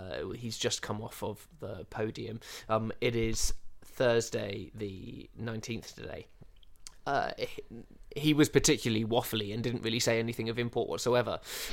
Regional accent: England, United Kingdom; we're not involved in this, we're very English. This isn't our problem.

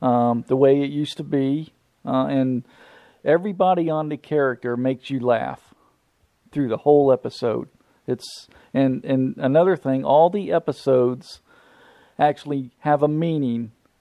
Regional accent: Cocoa, Florida, United States; And I've always wanted to bring something like that to my hometown. So 3 years before I did it, I've kind of worked together with businesses and getting sponsors and everything, getting everything together. So I decided to do it. And I made Mayberry Come to Cocoa, Florida.

